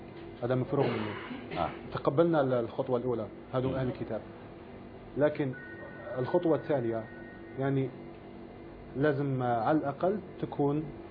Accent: Algeria; moved away; كي جيت لهذا البلاد أولا كنت فخور نقول أنا جزائري، أوف كورس أنا مازالي فخور نقول جزائري

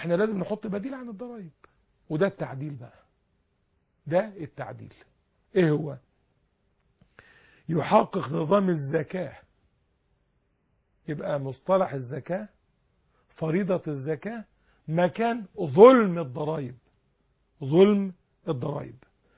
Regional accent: Egypt; خلاص انتهت مشكلة البطالة عندنا في مصر

